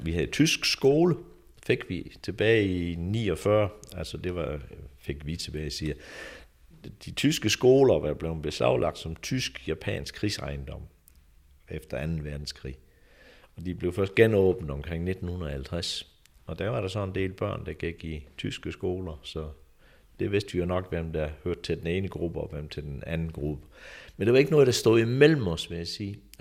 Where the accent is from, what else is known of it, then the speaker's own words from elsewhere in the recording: South Jutland, Denmark; accent: South Jutlandic; Jeg snakkede jo sønderjysk som barn.